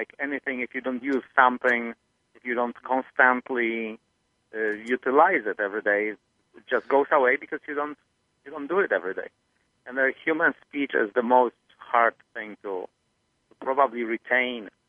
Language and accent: English; Poland; English is a second language; I'm originally from Poland, so neighboring countries.